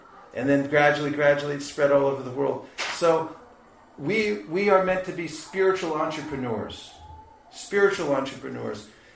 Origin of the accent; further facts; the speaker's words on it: California, United States; I come from Silicon Valley. People do startups there all the time.